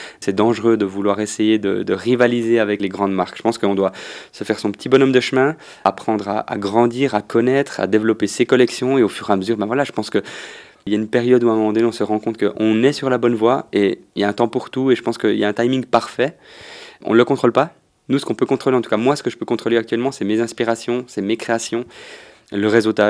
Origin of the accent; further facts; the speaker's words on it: Switzerland; Parce qu'on vient de Suisse, on aime ce pays